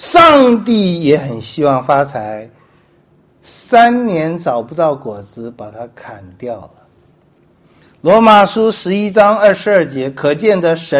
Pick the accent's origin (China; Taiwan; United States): China; 这个比方我们中国人最容易懂